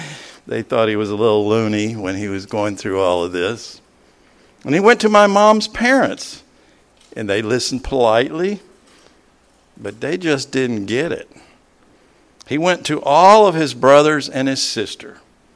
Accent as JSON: {"language": "English", "region": "Tennessee", "country": "United States", "tie": "born or raised there", "said": "When I was about 10 years old, my family and I grew up in East Tennessee."}